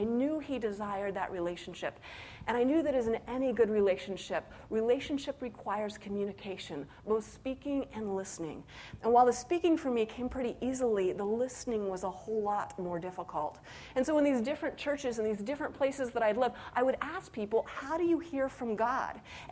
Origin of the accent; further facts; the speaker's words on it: Colorado, United States; also born or lived in Florida / North Carolina; But even though I was born in Florida, we quickly moved to North Carolina before settling in Colorado.